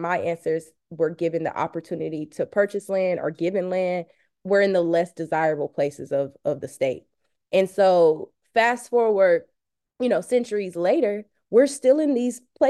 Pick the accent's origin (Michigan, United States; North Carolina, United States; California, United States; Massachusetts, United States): North Carolina, United States; So let me go back home. Growing up in Eastern North Carolina, you look around, it just looks rural, it looks country, it looks like there's nothing to do here.